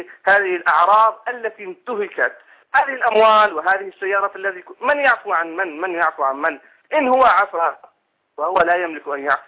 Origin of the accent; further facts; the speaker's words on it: Syria; نحن شعب سوري في بلاد الشام